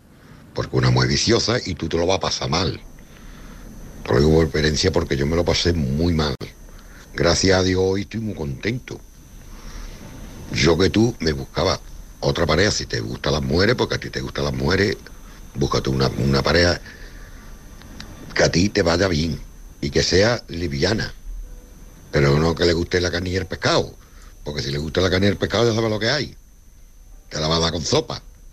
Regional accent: Cádiz, Andalusia, Spain

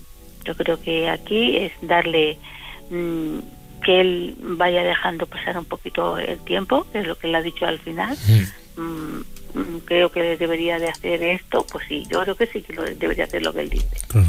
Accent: Ávila, Castile and León, Spain; now in Barcelona, Spain; vivo en Barcelona, pero ya te dije el otro día que soy de Ávila.

